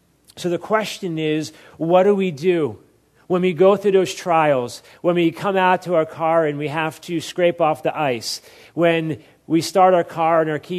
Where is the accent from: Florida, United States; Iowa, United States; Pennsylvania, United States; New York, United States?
Pennsylvania, United States; Philadelphia; moved away as an adult; And I grew up in Philadelphia, and I've been out in California now since 1997